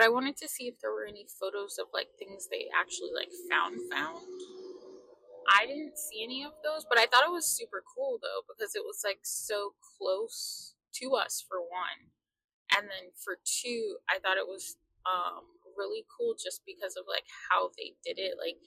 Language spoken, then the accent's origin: English; Carrollton, Texas, United States; Yes, but no one knows where Carrollton is, so I always say I'm from Dallas.